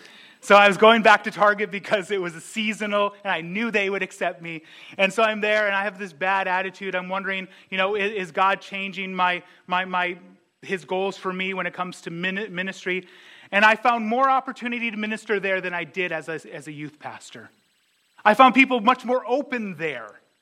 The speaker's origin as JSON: {"language": "English", "region": "North Dakota", "country": "United States", "tie": "born or raised there", "said": "I grew up in North Dakota, and there was something I noticed amongst my peers. Everybody hated living in North Dakota."}